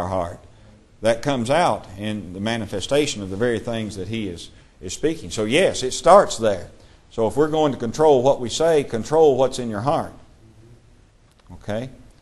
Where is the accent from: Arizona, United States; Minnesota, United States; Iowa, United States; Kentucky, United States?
Kentucky, United States; But when I was growing up in Kentucky, we would take salt and put it on a ham or a shoulder of a hog